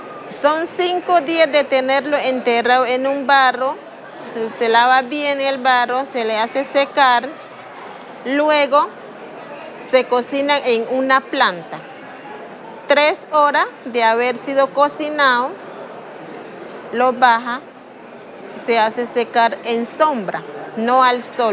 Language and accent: Spanish; Buenaventura, Valle del Cauca, Colombia; Vengo del Resguardo Indígena Joaquincito, río Naya, municipio de Buenaventura.